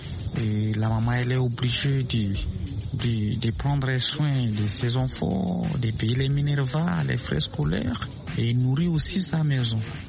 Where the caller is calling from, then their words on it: Kisangani, Tshopo, DR Congo; depuis la ville de Kisangani. Chez nous, en RDC, précisément dans la ville de Kisangani